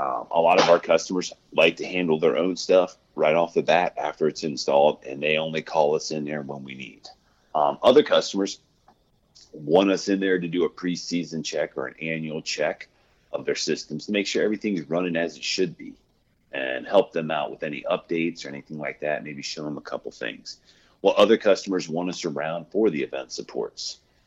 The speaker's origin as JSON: {"language": "English", "region": "Ohio", "country": "United States", "tie": "born or raised there", "said": "Well, I grew up in the Midwest, Ohio, cheering for the Bengals and the Reds."}